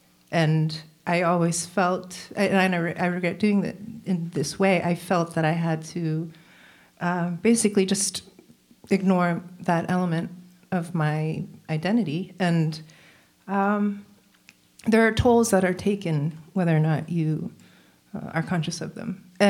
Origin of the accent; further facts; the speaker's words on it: Falls Church, Virginia, United States; I grew up in Falls Church, and I was playing open mic nights multiple times a week.